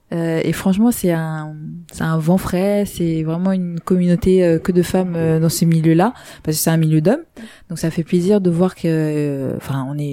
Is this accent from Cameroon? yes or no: yes; Cameroon; Je suis camerounaise, je vais pas parler de l'Égypte.